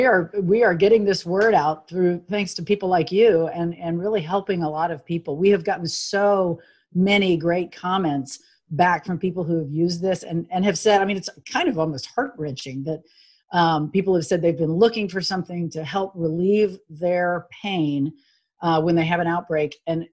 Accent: Texas, United States; I am from Texas.

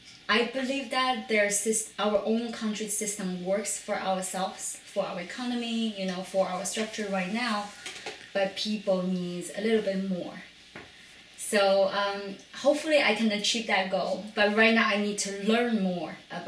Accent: Yantai, Shandong, China; English is a second language; now in United States; I'm originally from China. It's in the same latitude of South Carolina. It's called Yantai, Shandong Province, which actually is very close to the hometown of Confucius.

